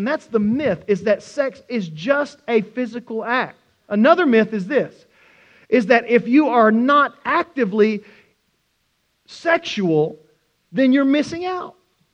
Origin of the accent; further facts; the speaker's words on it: Oklahoma, United States; You know, I was always taught, growing up in Oklahoma, there's two words.